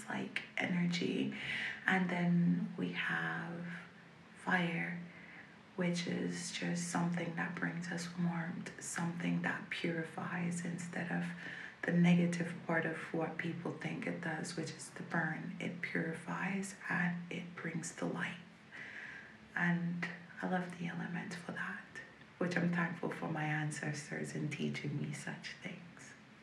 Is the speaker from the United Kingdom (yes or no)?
no; Belize; I'm from Belize, and I'm 25 years old